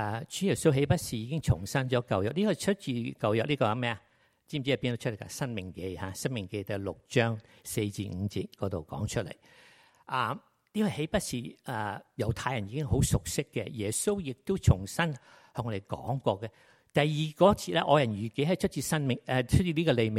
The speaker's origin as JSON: {"language": "Chinese", "country": "China", "said": "我们中国人讲到很少讲到我爱你，觉得很尴尬或者很丑"}